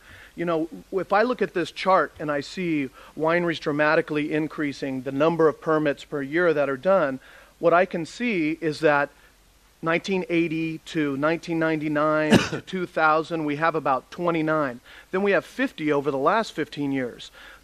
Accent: Dry Creek Valley, California, United States; personally, I was born and raised in Dry Creek Valley. I have an opportunity to represent it now.

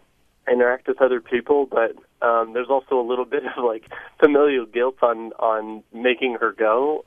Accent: San Jose, California, United States; now in Orinda, United States; I am originally from San Jose. I am now living in Orinda. Moved in with my grandmother

